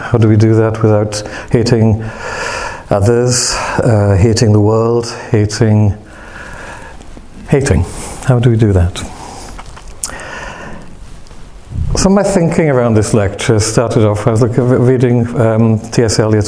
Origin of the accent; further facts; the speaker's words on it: Wales, United Kingdom; So when I get excited about topics, I'm Welsh, and I get very Welsh.